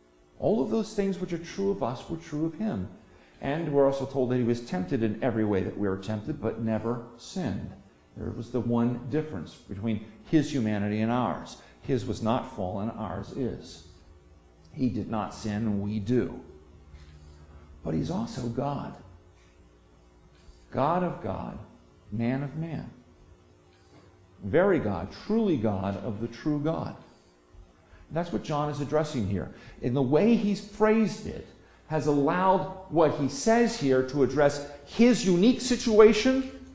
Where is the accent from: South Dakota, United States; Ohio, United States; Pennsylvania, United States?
Pennsylvania, United States; Where am I from? Well, I'm from Trenton. No, I don't want to say Trenton, New Jersey. I'm from Bucks County, Pennsylvania. I'm from the Philadelphia suburbs.